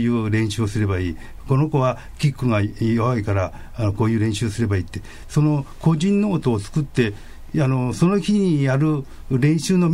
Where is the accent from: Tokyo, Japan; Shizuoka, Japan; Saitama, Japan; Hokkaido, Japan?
Shizuoka, Japan; Shimizu; born there; 清水 の、 あの小島の小河内というところなんですけど。